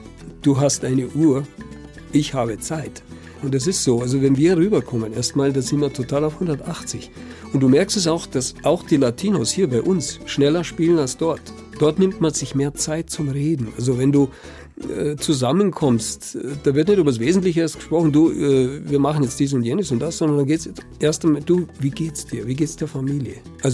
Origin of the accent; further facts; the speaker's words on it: Vienna, Austria; born there; Ich bin gebürtiger Wiener, also mein Vater ist auch Wiener, aber eben meine Vorfahren, die sind alle vom Balkan, also aus ehemaligen Jugoslawien, aus Mazedonien, Serbien, also alles aus der Ecke da oben, Griechenland, Rumänien.